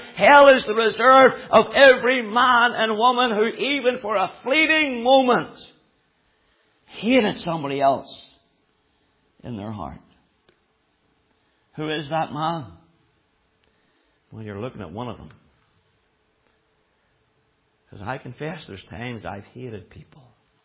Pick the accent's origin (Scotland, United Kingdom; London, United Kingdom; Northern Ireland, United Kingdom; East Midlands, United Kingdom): Northern Ireland, United Kingdom; Belfast; I grew up a child of the Troubles. I grew up in Loyalist North Belfast.